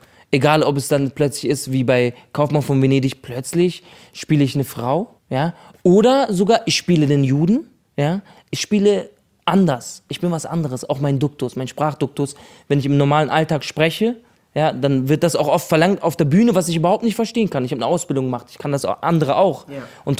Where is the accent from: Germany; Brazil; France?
Germany; Berlin; Ich komme aus Berlin.